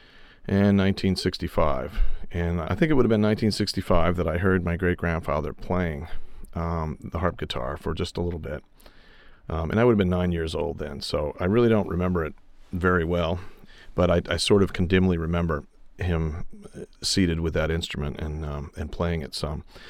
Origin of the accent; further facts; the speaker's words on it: New York, United States; also born or lived in Oregon; I was born in Oregon, but wound up growing up in New York.